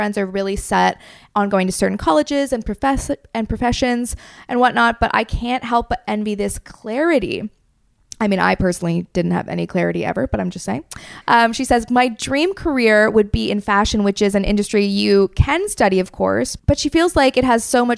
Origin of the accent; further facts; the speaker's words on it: United Kingdom; And I feel like as a British person, I should say Hattie.